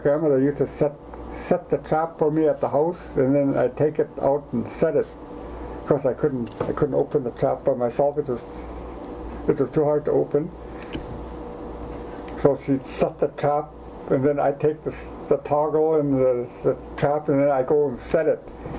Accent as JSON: {"language": "English", "town": "Schumann House", "region": "Alaska", "country": "United States", "tie": "born or raised there", "also_born_or_lived": "Fort Yukon, Alaska", "said": "No. I was born there, and then we went back to Schumann House, where I was raised. So pretty much all at Schumann House after I was born."}